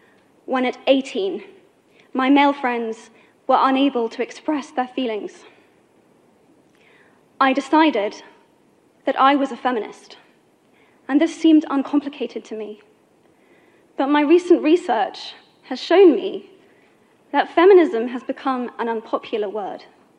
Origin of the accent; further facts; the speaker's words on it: United Kingdom